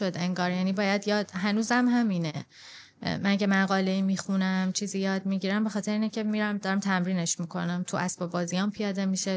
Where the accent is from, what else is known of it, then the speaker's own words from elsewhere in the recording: Iran; انگار مثلا این چیزم تو ذهنم بود که الان همه میدونم من ایرانیم